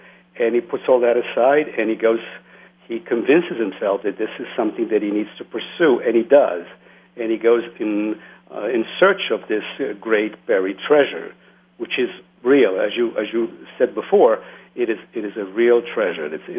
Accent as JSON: {"language": "English", "country": "Romania", "said": "as you said in the introduction, that I am from Romania."}